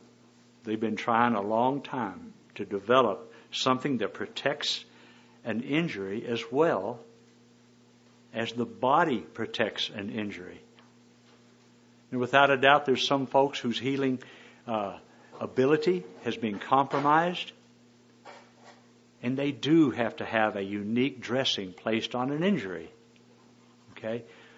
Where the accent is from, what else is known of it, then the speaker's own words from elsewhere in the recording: Texas, United States; You know, I'm from Texas. We say, oh, did I just offend y'all?